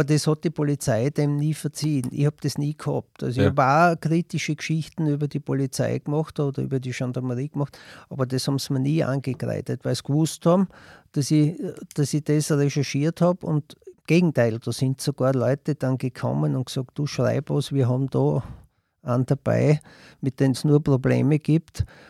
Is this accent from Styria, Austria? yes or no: yes; Fischbach, Styria, Austria; Ja, ich komme nicht aus Leoben, ich komme aus der Oststeiermark, aus Fischbach.